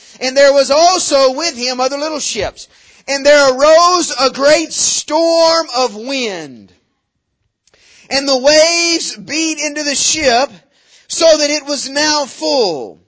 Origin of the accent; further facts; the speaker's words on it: Alabama, United States; I'm from Alabama, and so I know that you guys in Texas, when you think of a river, it's not what we think of.